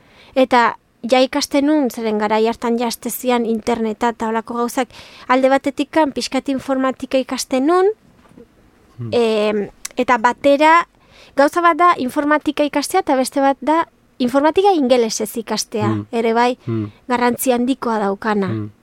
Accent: Basque Country, Spain; ni Euskal Herrikoa naiz, beste hizkuntza hitz egiten deu

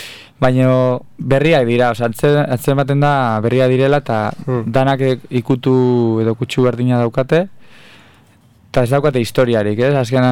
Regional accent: Bilbao, Basque Country, Spain; porque Bilbokoa gara eta somos un poco bilbainos

